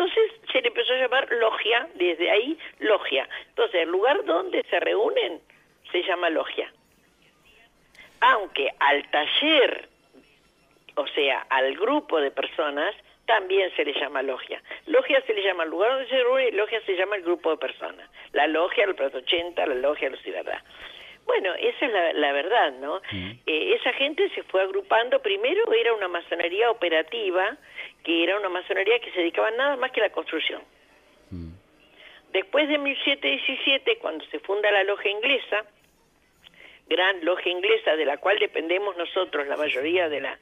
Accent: Uruguay; now in La Plata, Argentina; porque no soy platense, yo soy uruguaya, uruguaya apasionada de la ciudad de La Plata.

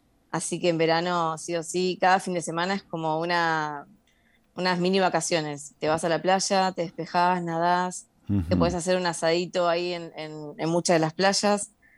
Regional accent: Gonnet, Buenos Aires Province, Argentina; now in Malta; Exactamente, soy de Gonet. Mis padres aún viven allí. Y bueno, yo ya me vine a Malta hace 4 añitos.

